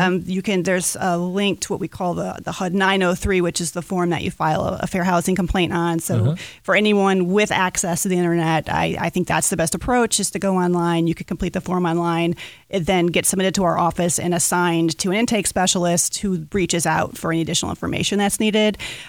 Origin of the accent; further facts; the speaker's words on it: Michigan, United States; moved away as an adult; I'm originally from Michigan.